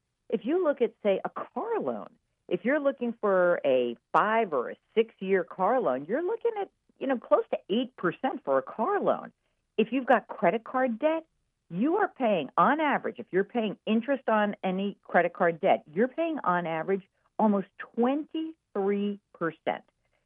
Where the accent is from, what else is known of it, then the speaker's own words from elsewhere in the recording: New York, United States; because I'm from New York, I just have to automatically hate New England.